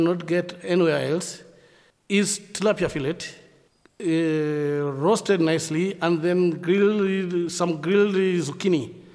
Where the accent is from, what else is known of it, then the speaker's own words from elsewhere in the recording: Mombasa, Mombasa County, Kenya; I'm from Kenya, Mombasa.